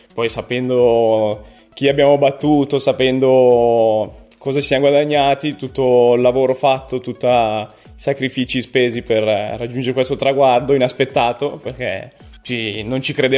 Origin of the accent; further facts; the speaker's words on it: Malvaglio, Lombardy, Italy; il resto della settimana siamo sì fieri malvagliesi